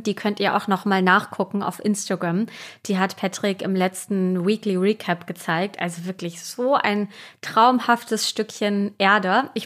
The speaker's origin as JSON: {"language": "German", "town": "Wismar", "region": "Mecklenburg-Vorpommern", "country": "Germany", "tie": "born or raised there", "said": "Der lag ja lange vor Wismar und der Insel Pöhl. Und vielleicht wisst ihr das, das ist meine Heimat. Genau da bin ich aufgewachsen. Da habe ich ganz viel Zeit verbracht und tue das immer noch."}